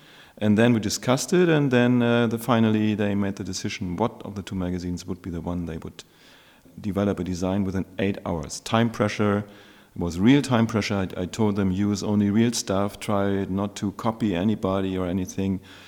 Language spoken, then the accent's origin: English; Hamburg, Germany; I'm from Hamburg, Germany